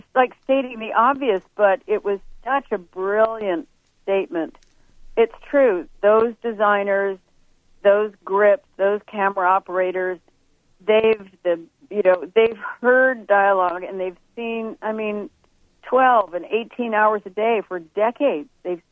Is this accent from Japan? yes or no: yes; Japan; also born or lived in New York, United States; when I grew up in Japan and started doing musicals there as a child